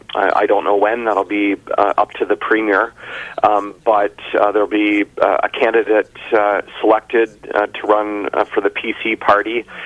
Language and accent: English; Newbury, Ontario, Canada; I grew up in Newbury, in rural towns, in villages across our riding